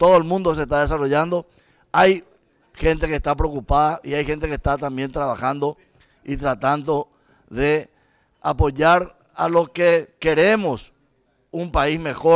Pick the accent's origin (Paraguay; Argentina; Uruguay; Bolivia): Paraguay; Villa del Rosario, San Pedro; Yo soy oriundo también de Villa del Rosario, Puerto Rosario